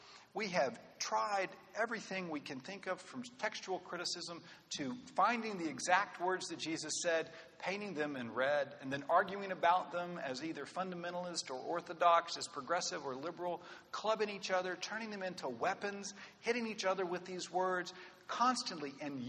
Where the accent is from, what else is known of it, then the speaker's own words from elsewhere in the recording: Waco, Texas, United States; I'm from Waco. I don't know much about herding.